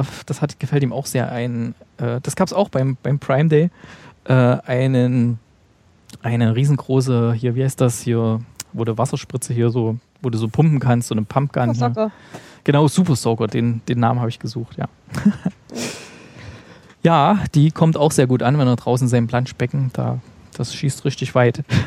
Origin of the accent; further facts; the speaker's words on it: Saxony, Germany; In der Nähe von meiner Heimat ist ja Grimmitschau